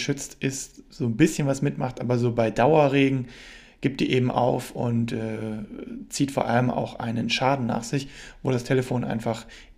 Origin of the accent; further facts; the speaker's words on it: Germany; Aber bei uns in Deutschland, glaube ich, ist es so, dass überwiegend die Leute sagen, okay, ich möchte das mal probieren